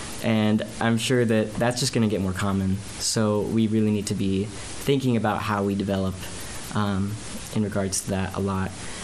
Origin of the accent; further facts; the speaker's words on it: Wilkes, United States; I'm from Wilkes originally as well.